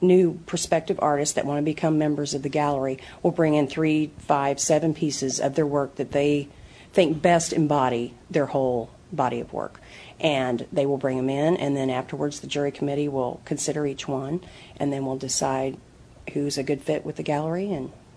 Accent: Gallatin, Missouri, United States; and then I'm from Gallatin, so that's about 50 minutes away.

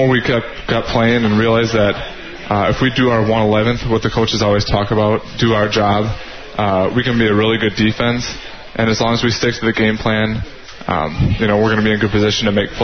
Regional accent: Wisconsin, United States; it's still pretty cold to me, even though I'm from Wisconsin, but... yeah, it's not too bad, not as bad as some of these guys that are used to the warmer weather down here in Missouri

